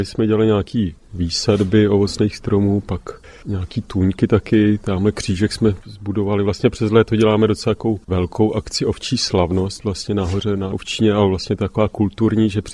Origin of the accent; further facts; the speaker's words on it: Prague, Czechia; moved away; My jsme oba Pražáci vlastně a před více jak 20 lety jsme začali nějaký výpasy v Praze